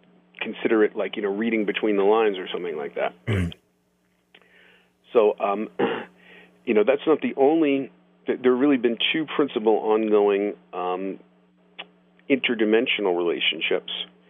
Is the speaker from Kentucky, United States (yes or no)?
no; Boulder, Colorado, United States; And he arrived in my hometown of Boulder after taking a bus, you know, to anywhere out of town.